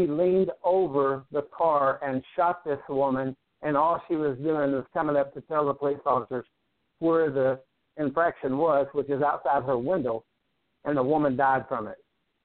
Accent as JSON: {"language": "English", "town": "Paris", "region": "Texas", "country": "United States", "tie": "born or raised there", "said": "even in my hometown of Paris, Texas, we had a Muslim mayor."}